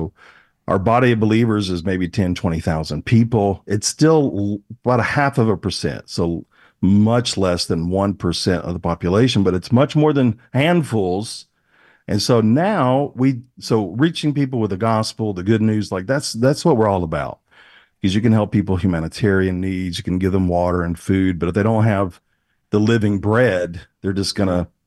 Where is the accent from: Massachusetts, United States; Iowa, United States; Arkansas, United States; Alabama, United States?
Alabama, United States; I can still shoot straight. I grew up in Alabama.